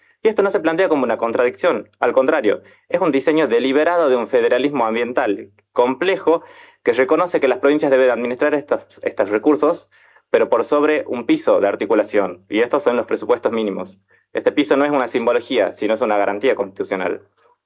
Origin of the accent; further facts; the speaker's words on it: Tucumán, Argentina; Soy tucumano, abogado